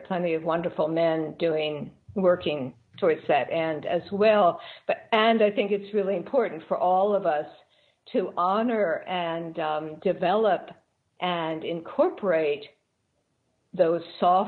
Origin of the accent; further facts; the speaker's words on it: Maryland, United States; because I grew up in Maryland, north of Baltimore on the farm, I go back a lot.